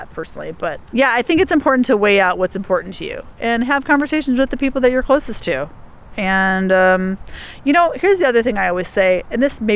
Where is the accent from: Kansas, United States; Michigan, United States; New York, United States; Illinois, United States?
Illinois, United States; Chicago; I'm gonna miss you, but I'm from Chicago. My mom lives there, so I'm gonna come visit you too.